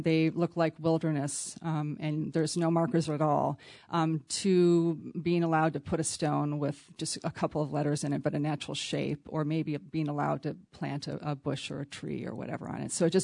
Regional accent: Midwest, United States; And I'm from the Midwest, but they're very progressive.

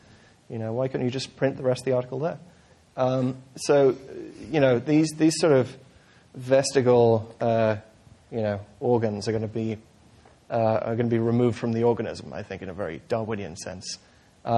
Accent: United Kingdom; now in United States; You know, you can tell from my accent, I'm not from around here. I grew up in the UK where we have, you know, roughly 10 national newspapers in cutthroat competition with each other at all times.

